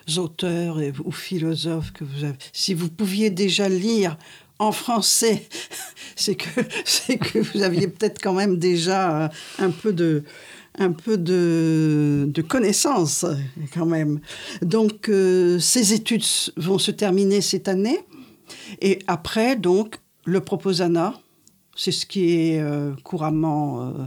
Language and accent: French; La Rochelle, Nouvelle-Aquitaine, France; Je viens de la région de La Rochelle.